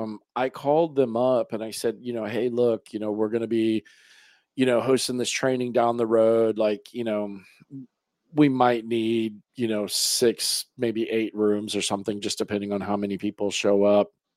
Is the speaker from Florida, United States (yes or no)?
yes; Florida, United States; I mean, I say that cause I'm from Florida where everything's flat. So seeing mountains is kind of cool every night.